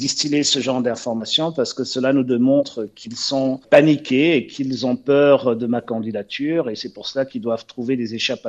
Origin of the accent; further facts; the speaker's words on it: Cameroon; Je suis camerounais, j'ai un passeport camerounais. Le fait que ma mère est suisse ne fait pas de moi un suisse parce que j'ai encore le droit de choisir la nationalité qui est la mienne. Donc j'ai fait mon choix, le choix c'est le Cameroun. J'ai décidé d'être camerounais